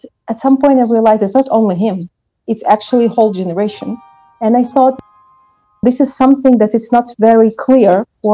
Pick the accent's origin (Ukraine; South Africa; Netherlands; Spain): Ukraine; Kyiv; I'm half Afghani. My father was from Afghanistan, but I was born and raised in Kyiv. So I guess I'm also kind of that Ukrainians who are mixed.